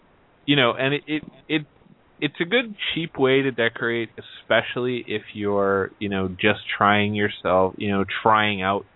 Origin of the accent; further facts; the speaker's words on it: Canada; in Canada, by the way, folks, I'm Canadian